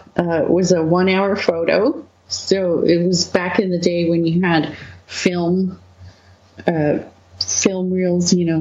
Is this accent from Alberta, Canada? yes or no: no; Manitoba, Canada; also born or lived in Winnipeg; I grew up in I was born in Winnipeg, Manitoba, and then my formative years was in northern Manitoba. It's 400 miles north of Winnipeg, which is really far north.